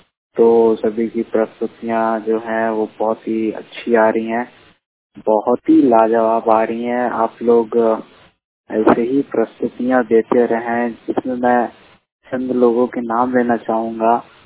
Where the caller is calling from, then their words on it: Lucknow, Uttar Pradesh, India; मैं यूपी के लखनऊ जिले से … बात कर रहा हूँ